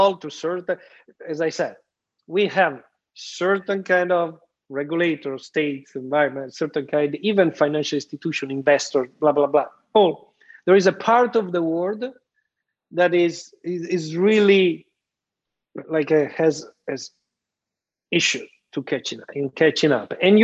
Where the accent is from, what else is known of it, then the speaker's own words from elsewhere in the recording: Italy; accent: Italian; English is a second language; probably they couldn't stand my Italian accent anymore.